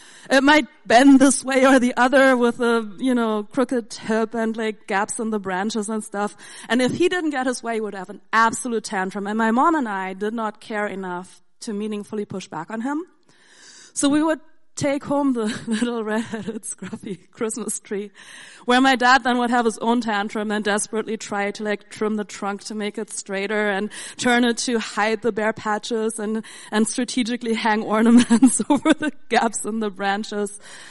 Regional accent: Germany; I grew up in Germany with a German mom and a Japanese dad.

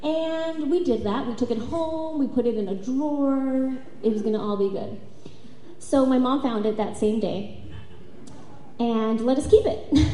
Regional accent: California, United States; So I grew up in Northern California. I'm part of a big family. I was an immigrant. I grew up undocumented, blind in public schools.

